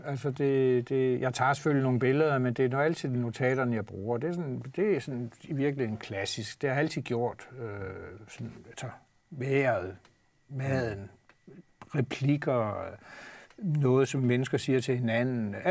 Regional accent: Bogense, Region of Southern Denmark, Denmark; Så tager jeg i det her tilfælde til min barndomsby Bogense

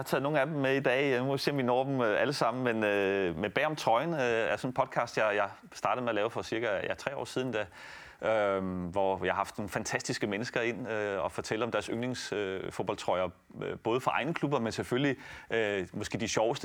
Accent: Italy; siden jeg kan huske, at jeg voksede op i Italien, kan man sige

